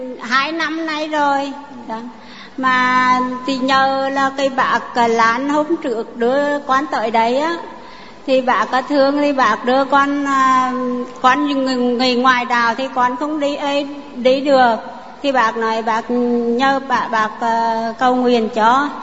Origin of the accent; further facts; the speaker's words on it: Nghệ An, Vietnam; Quê con ở Nghệ An.